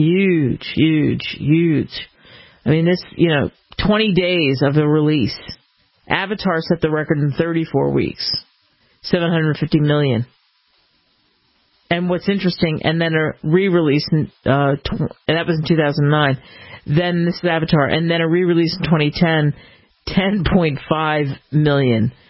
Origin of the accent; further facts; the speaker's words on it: Philadelphia, Pennsylvania, United States; Because I'm from Philly and I like the lousy Philadelphia Phillies and I like the way the ballpark is constructed.